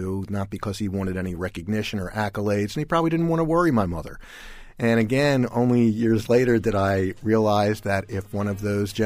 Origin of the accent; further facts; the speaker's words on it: Baltimore, Maryland, United States; I grew up in Baltimore, and the story is about my father.